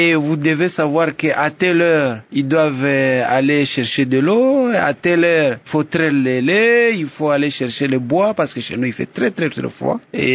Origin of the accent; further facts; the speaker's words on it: Ngungu, North Kivu, DR Congo; Oui, oui, j'ai fait mon école primaire là-bas et c'est là que j'ai grandi.